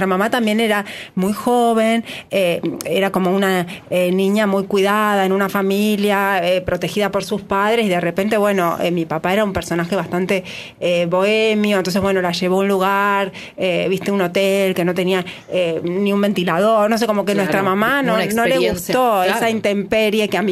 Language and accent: Spanish; Rosario, Santa Fe, Argentina; si bien somos rosarinas, a veces decimos que también tenemos un poco el corazón repartido con Esquina, ¿viste? Porque hemos vivido mucho ahí.